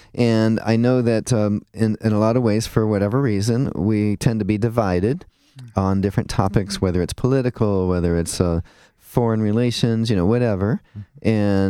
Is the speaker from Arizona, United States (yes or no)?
no; Twinsburg, Ohio, United States; I grew up in Twinsburg, so that's up in the Cleveland area.